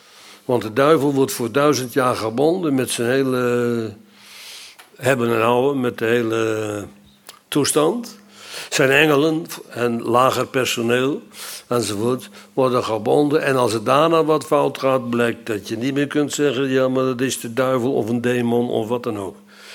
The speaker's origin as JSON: {"language": "Dutch", "region": "Friesland", "country": "Netherlands", "said": "want ik kwam uit het noorden van Friesland, uit het beeld, oorspronkelijk."}